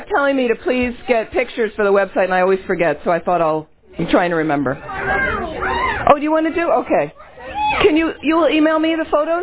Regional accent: United States; and I'm an American. I'm from this culture

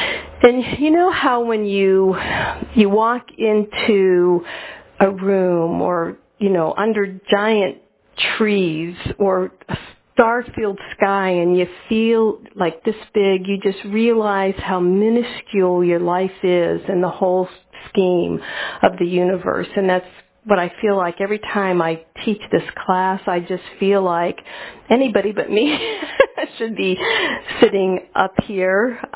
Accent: Steubenville, Ohio, United States; I'm from Steubenville originally.

